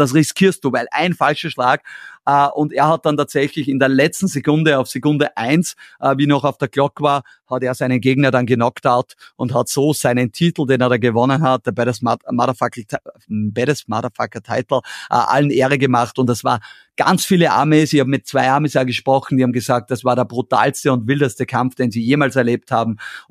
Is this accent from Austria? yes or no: yes; Austria; Das nehmen wir als Österreicher oft nicht so wahr